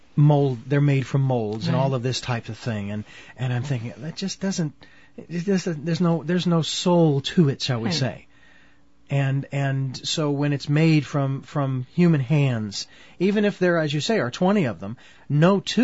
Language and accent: English; Phoenix, Arizona, United States; now in Santa Barbara, United States; Me being a city boy growing up in Phoenix, Arizona, and coming to Santa Barbara and living up on a hill